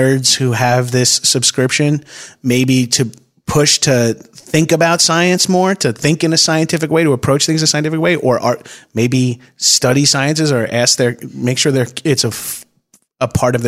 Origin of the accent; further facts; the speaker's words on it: New York, United States; I'm from New York, obviously